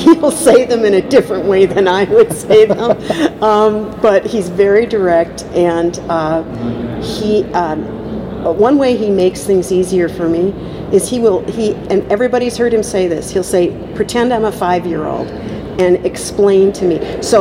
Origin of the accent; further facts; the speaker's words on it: Baraboo, Wisconsin, United States; well, I'm from Baraboo where the tornadoes, you know, don't hit down because of the bluffs.